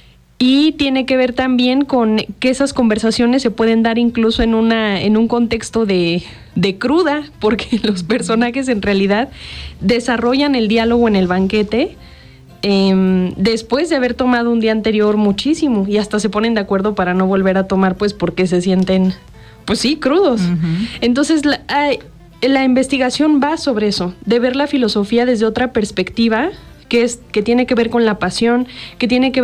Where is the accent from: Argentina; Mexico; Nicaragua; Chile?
Mexico; State of Mexico; now in Cuernavaca, Mexico; Yo soy del Estado de México, de la zona como Ecatepec, Tultepec, toda esa zona. Pero ya tengo, van a ser este año 4 años que vivo aquí en Cuernavaca.